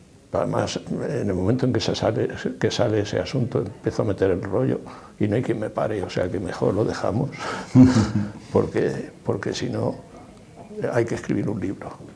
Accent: Albacete, Castilla-La Mancha, Spain; soy de Albacete Capital, a mucha honra

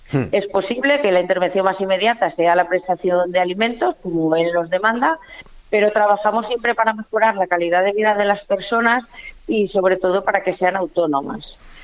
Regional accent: Castile and León, Spain; Yo soy leonesa y pues fíjate qué lejos me queda.

